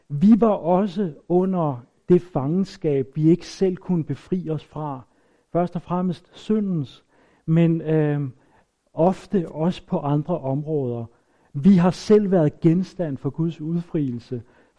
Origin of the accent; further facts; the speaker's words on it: Karlslunde, Zealand, Denmark; i Karlslunde, hvor jeg kommer fra